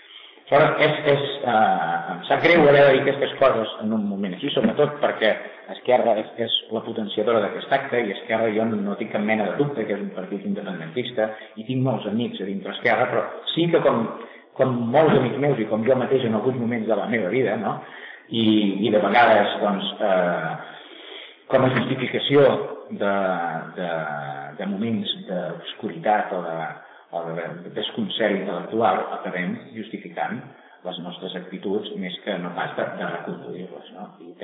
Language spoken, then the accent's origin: Catalan; Catalonia, Spain; jo assumeixo que com a català tinc una part de responsabilitat en la conquesta de València